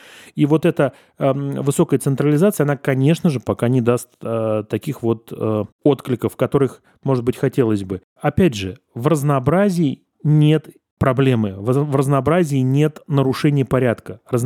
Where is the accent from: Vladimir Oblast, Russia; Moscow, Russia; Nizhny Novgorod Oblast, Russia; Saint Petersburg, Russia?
Vladimir Oblast, Russia; Gus-Khrustalny; born there; я же родился в Гусе Хрустальном Владимирской области, и у меня диалектные родственники.